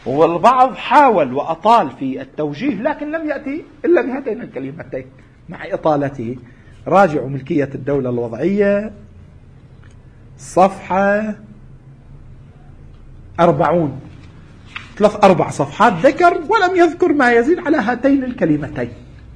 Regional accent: Lebanon; عندنا في لبنان يكون رئيس الدولة

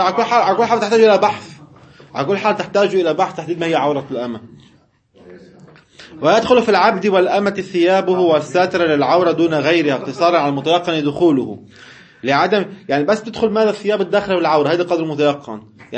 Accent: Syria; بعرفنا نحن اهل الشام ما بنقول كلمه قريه، بنقول ماذا؟ الضيعه

